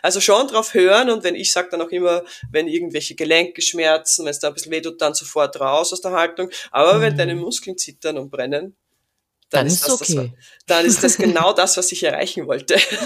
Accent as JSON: {"language": "German", "country": "Austria", "said": "ich bin ja aus Österreich"}